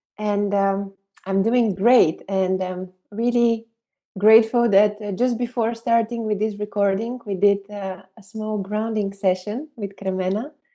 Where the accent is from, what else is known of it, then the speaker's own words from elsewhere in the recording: Bulgaria; now in Netherlands; I'm originally coming from Bulgaria, but I've been living in the Netherlands for the past 14 years.